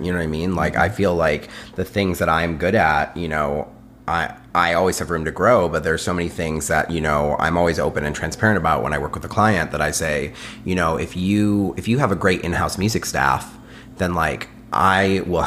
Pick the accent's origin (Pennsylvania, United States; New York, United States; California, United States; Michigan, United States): Michigan, United States; Detroit; Really, it's in Michigan, I would say. I mean, the fall, I grew up in Detroit.